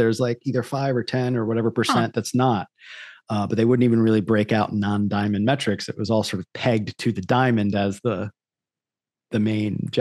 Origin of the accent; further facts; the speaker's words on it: New York, United States; I grew up in New York State where we had probably a very particular sequence.